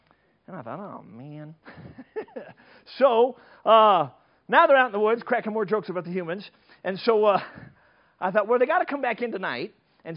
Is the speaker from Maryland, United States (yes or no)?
no; Chicago, Illinois, United States; Now, I'm a city kid. I grew up in Chicago, as I told you, so I've never been a hunter, but I became one.